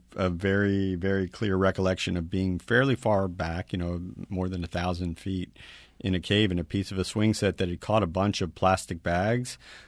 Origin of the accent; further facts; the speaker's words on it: Miami, Florida, United States; You know, I grew up in Miami, my kind of ancestral village, and we're surrounded by water.